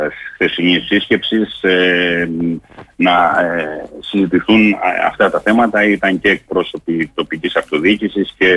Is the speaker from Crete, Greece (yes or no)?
yes; Heraklion, Crete, Greece; να το ανταποδώσουμε και ως Ηρακλειώτες, ως κριτικοί στον συμπατριώτη μας Πρωθυπουργό